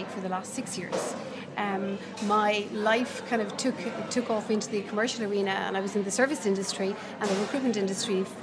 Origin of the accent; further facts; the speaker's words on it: Cork, Munster, Ireland; Cork City.